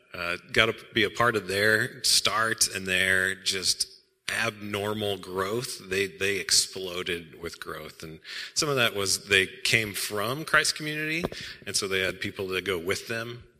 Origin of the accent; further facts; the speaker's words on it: Omaha, Nebraska, United States; So I grew up in Omaha